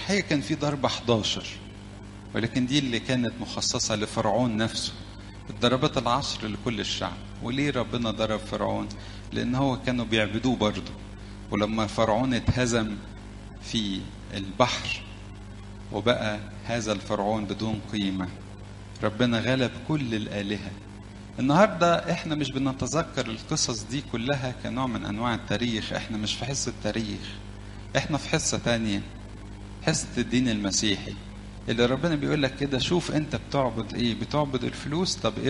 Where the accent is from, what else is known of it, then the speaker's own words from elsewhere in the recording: Egypt; لان احنا اصلنا مصري